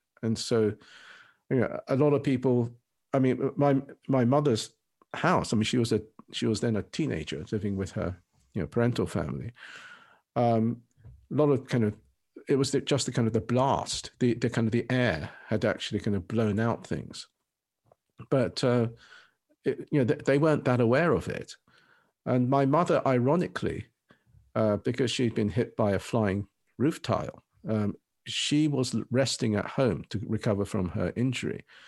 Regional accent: Nagasaki, Japan; the fact that I came from Nagasaki doesn't kind of loom over me

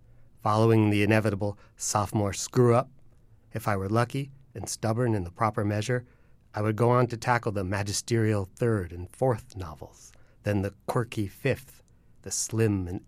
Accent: Columbia, Maryland, United States; born or raised there

